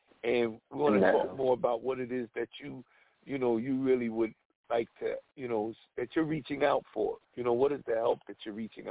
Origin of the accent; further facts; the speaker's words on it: New Jersey, United States; Yeah, I'm from Jersey